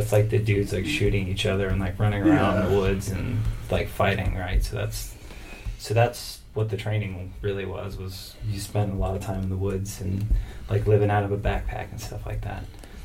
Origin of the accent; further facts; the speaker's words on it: Texas, United States; South Texas.